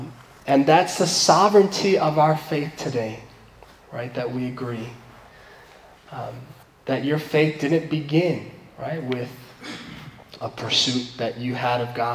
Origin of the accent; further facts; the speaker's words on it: East Coast, United States; my family's in New York, and I'm from the East Coast originally, so it's been a little over 3 years since I've been here